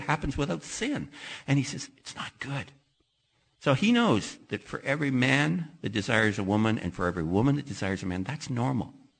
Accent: Canada; I'm a Canadian. I'm in Chicago going to a Bible college.

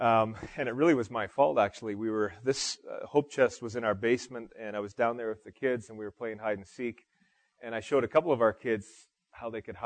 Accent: Timmins, Ontario, Canada; born there; I was born in Timmins, and that's a long time ago.

